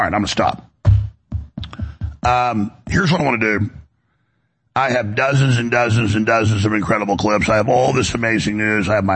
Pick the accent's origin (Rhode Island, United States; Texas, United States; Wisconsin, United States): Texas, United States; Dallas; When I grew up in Dallas, I had buddies.